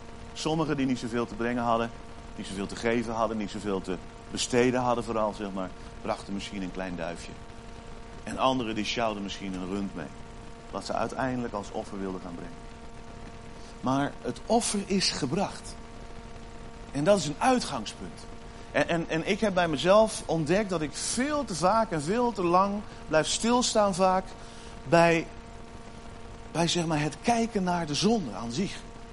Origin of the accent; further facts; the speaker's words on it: Netherlands; Tuurlijk weet ik wel, wij zijn Nederlanders, dus wij willen alles perfect doen.